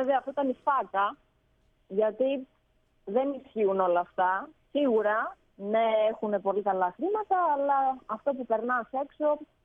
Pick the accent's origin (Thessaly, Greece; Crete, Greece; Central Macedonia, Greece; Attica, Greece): Thessaly, Greece; Trikala; Είμαι από τα Τρίκαλα